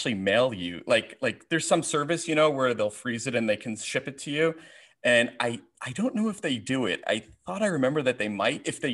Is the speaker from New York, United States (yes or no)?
yes; New York City, New York, United States; I mean, it was a big culture shock because I'd spent most of my life, all my life in New York.